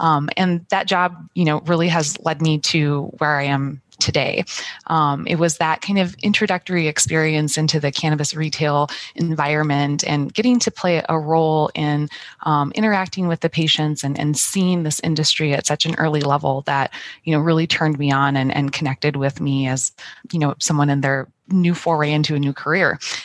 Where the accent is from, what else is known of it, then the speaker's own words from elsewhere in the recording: Midwest, United States; I was living in Southern California. I'm a transplant from the Midwest originally